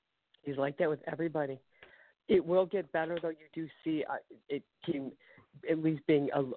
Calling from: Ohio, United States

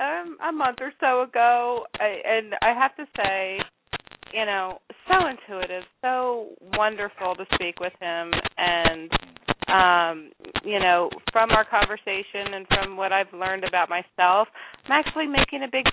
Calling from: Middletown, Delaware, United States; I'm calling from Middletown, Delaware.

